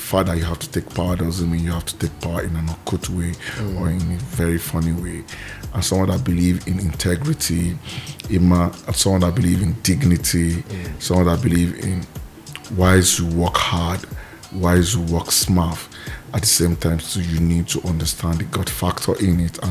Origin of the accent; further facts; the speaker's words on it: Nigeria; I would say I'm a proud Nigerian anywhere. Like, and being born in Nigeria, growing up in Nigeria, for someone like me, I had a lot of opportunity actually to leave Nigeria at a very tender age